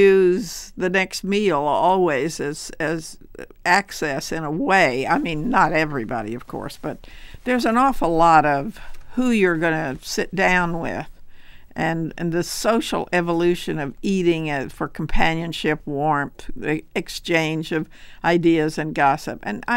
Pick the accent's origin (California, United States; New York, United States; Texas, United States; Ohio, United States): Texas, United States; It was a big help. I was just saying a while ago to my friend from Simon & Schuster that it was a big asset to me that I was this little Texas ch